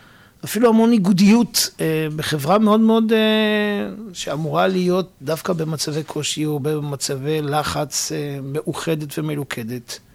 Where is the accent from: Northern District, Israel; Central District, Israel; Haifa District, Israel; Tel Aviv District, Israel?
Central District, Israel; Ness Ziona; now in Rehovot, Israel; גדלתי בנס ציונה, אני גר ברחובות